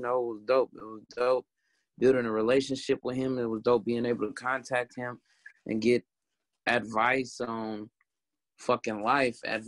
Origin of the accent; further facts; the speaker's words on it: California, United States; that's Bay Area culture, Bay Area slang. Yeah. I'm from the Bay Area.